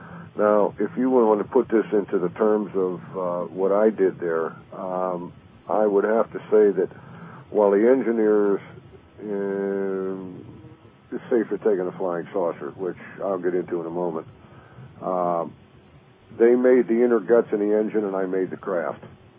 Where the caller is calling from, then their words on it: Pennsylvania, United States; from Pennsylvania.